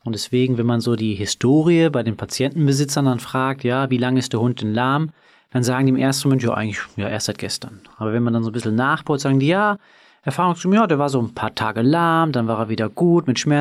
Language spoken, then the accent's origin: German; Düsseldorf, North Rhine-Westphalia, Germany; bin ein echter Düsseldorfer Jung, in Düsseldorf geboren, bin jetzt in zweiter Generation Tierarzt in Düsseldorf